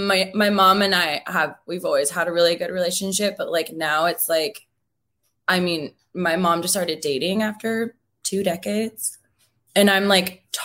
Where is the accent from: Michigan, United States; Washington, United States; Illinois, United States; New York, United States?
Washington, United States; Seattle; born or raised there